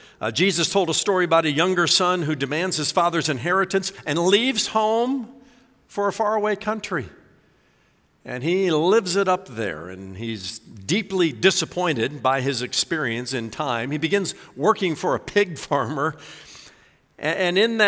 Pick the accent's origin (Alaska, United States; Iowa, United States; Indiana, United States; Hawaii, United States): Indiana, United States; I'm a Boilermaker, born and raised in Indiana.